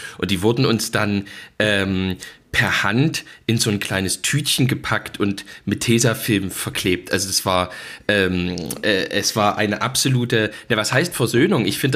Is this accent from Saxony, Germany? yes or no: yes; Saxony, Germany; als ich bin ja da als Sachse in diesen sächsischen Laden reingegangen